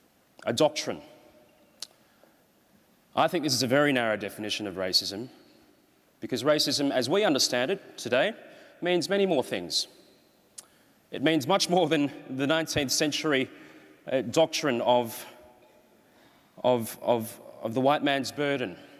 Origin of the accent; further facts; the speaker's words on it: Sydney, New South Wales, Australia; I'm part Chinese, but I can tell you, although I grew up in Sydney, I was never mistaken for Indian.